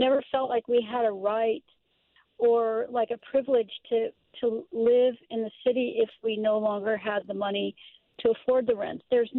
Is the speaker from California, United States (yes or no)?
yes; San Francisco, California, United States; Okay, so I'm from San Francisco. I was born there, and I'm the fifth generation, and my own kids are sixth generation San Franciscans.